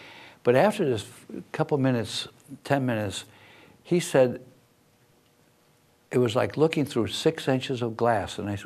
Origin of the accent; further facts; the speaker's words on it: Chicago, Illinois, United States; I grew up in the Chicago area.